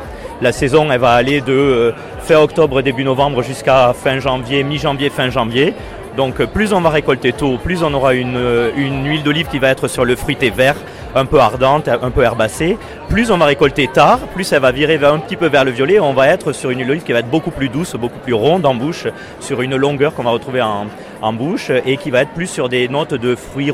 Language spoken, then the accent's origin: French; Toulouse, Occitanie, France; also born or lived in Montauban; Notre père est grec et notre mère française, donc tout un côté français, un côté grec. On a grandi à Toulouse, dans le sud